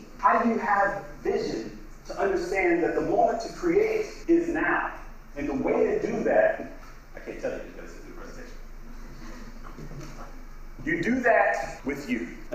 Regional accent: Brooklyn, New York, United States; But I grew up in Brooklyn, New York. Actually, a couple blocks away from

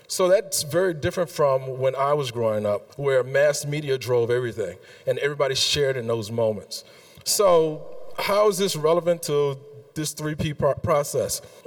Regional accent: the South, United States; So I grew up in the South, and I went to a lot of churches, and I looked up to preachers on stage.

